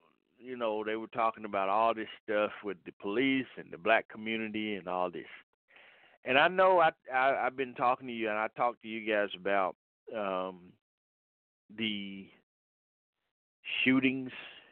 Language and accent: English; Atlanta, Georgia, United States; I know when we were growing up in Atlanta, in the heart of Atlanta, I grew up in the northwest part of Atlanta. And I mean, I grew up in a tough neighborhood.